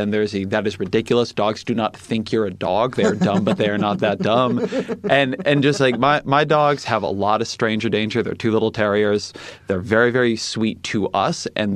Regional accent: Irvine, California, United States; I'm from Irvine. So Southern California, Orange County.

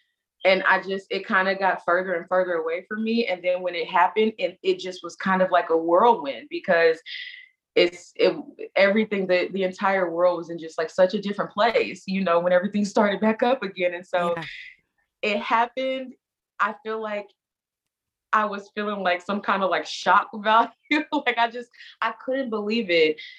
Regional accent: Indianapolis, Indiana, United States; also born or lived in Chicago; now in New York, United States; I'm from Indianapolis, Indiana. After I graduated from college, I went to Chicago, and I lived in Chicago for 3 or 4 years, and then I moved to New York

